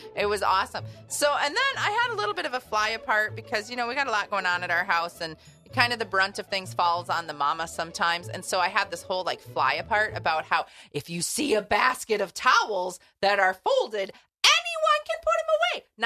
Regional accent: Rhinelander, Wisconsin, United States; Like, my dad, I was raised in Rhinelander, but my dad was from Chicago.

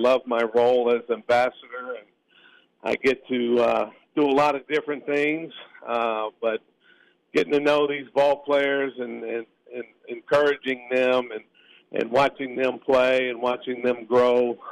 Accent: Biloxi, Mississippi, United States; And I really wanted that for my hometown. So 25 years ago, I approached our mayor of Biloxi, Mississippi, and he looked at me like I was crazy.

